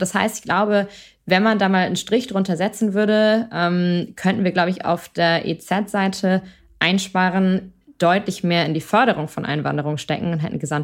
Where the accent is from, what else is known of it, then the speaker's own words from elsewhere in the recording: Schleswig-Holstein, Germany; also born or lived in Hamburg; ich bin ja an der Grenze zu Dänemark aufgewachsen.